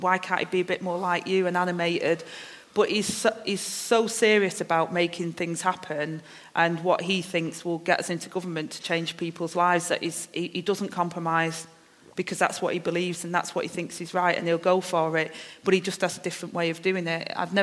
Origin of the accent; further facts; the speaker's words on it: Manchester, North West England, United Kingdom; I've got my accent, I'm from Manchester, I speak a certain way